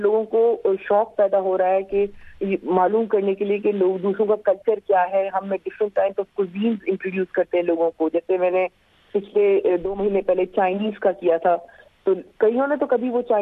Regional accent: Pakistan; دیکھیے ہم پاکستانی ہیں, ہم مسلمان ہیں, ہمارا ریلیجن بڑا اکوموڈیٹنگ ریلیجن ہے

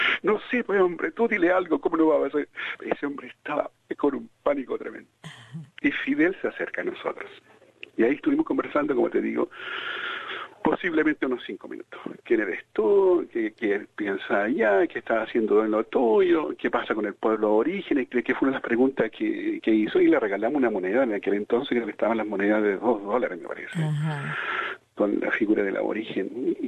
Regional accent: Chile; now in Australia; Le digo, soy chileno, trabajando en Australia.

